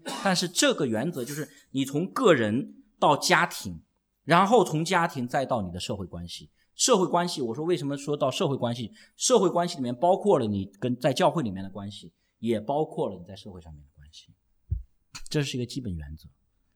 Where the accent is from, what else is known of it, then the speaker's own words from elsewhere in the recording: northern China, China; 他是土生土长的广州人，我是在北方长大的广东人